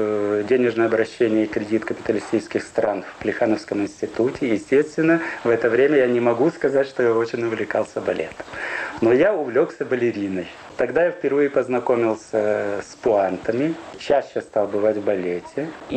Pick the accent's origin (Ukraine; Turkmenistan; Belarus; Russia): Ukraine; Я решаю пойти, поскольку я упрямый украинец, по самому трудному пути организовать свое производство.